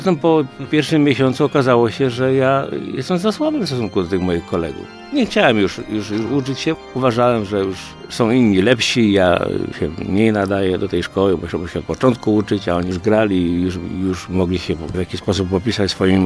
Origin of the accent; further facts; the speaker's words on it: Żarnów, Łódź Voivodeship, Poland; w tej miejscowości małej, w której się urodziłem, w Żarnowie koło Poczna